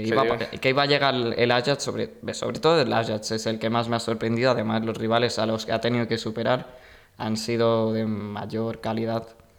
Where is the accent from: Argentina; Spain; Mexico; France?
Spain; Como español, pues le deseamos suerte a los equipos españoles